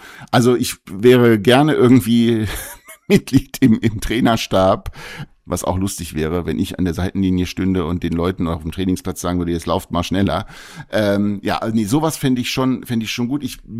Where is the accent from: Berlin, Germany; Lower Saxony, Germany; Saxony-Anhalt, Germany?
Lower Saxony, Germany; Hildesheim; ich komme ja nun aus Hildesheim und das ist von Bremen nicht so weit weg. Das sind 90 Minuten mit dem Auto.